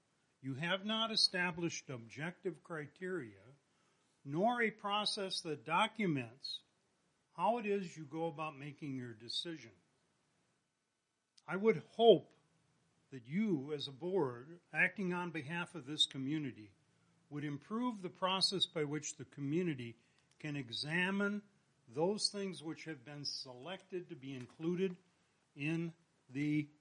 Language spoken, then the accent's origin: English; St. Cloud, Minnesota, United States; Good evening. … from St. Cloud.